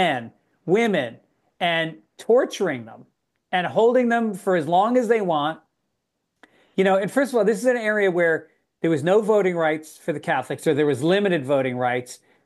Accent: Ireland; No, but being Irish, it will hit you even harder. It really hits me at a deep level because my grandfather was in the IRA.

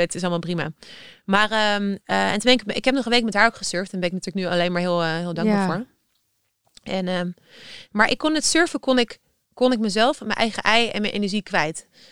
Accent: Amsterdam, North Holland, Netherlands; ik kom uit Amsterdam, ben heel multicultureel opgegroeid.

